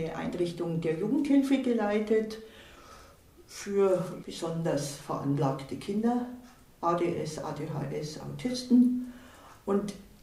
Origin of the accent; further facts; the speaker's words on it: Munich, Bavaria, Germany; born there; Gebürtig bin ich Münchner. Wir waren 10 Kinder und haben eigentlich, sag ich mal, wie in Großfamilie gelebt.